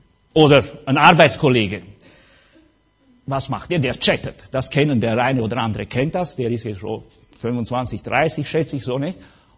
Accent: Transylvania, Romania; ich komme aus Siebenbürgen

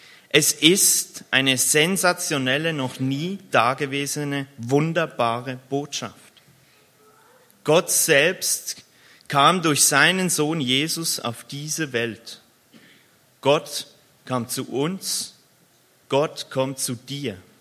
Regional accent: Switzerland; Dort, wo ich früher als Kind in der Schweiz wohnte, da hatten wir einen alten, kalten Keller aus Stein unter dem Haus.

